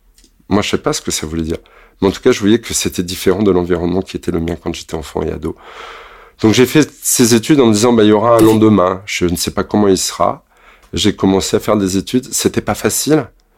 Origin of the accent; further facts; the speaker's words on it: Brittany, France; À ce moment-là, j'ai grandi en Bretagne. En Bretagne, il y a la mer.